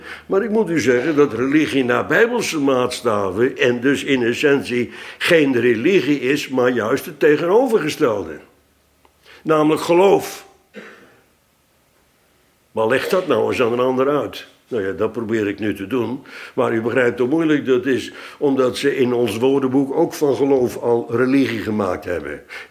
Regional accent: Netherlands; En eens in het jaar worden wij als Nederlanders geacht op 4 mei te gedenken degenen die gestorven zijn voor ons

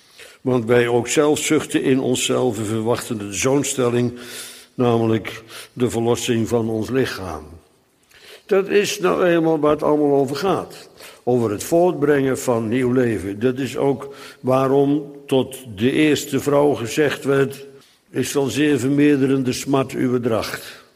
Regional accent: Netherlands; want wij zijn Nederlanders

